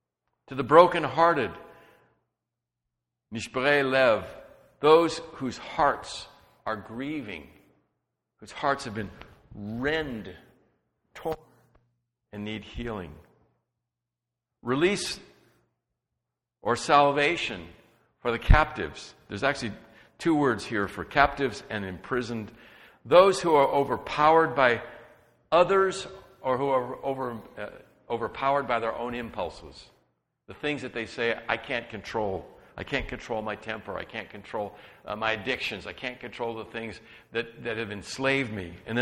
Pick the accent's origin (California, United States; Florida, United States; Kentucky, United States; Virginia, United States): California, United States; San Jose; I'm from San Jose.